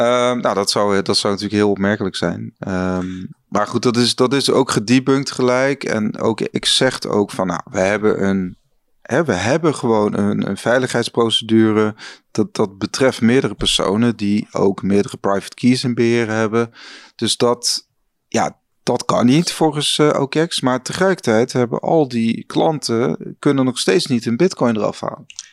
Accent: Netherlands; Dat je, nou goed, we zijn zelf Nederlanders, maar dat je dan toch het idee dat je bij wijze van naar een kantoor kan fietsen of kan gaan.

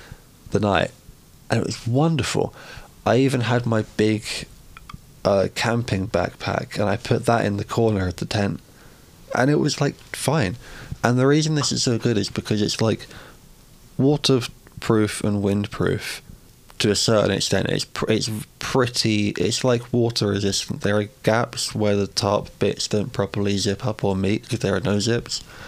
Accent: London, United Kingdom; because I grew up in East London, where the wildlife is red foxes, grey squirrels, and wood pigeons.

